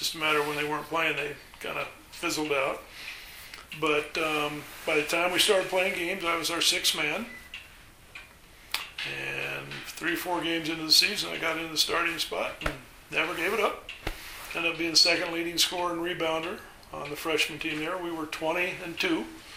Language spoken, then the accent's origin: English; Junction City, Oregon, United States; up for my 18 years in Junction City, Oregon. It's a small farming community 15 miles from Eugene.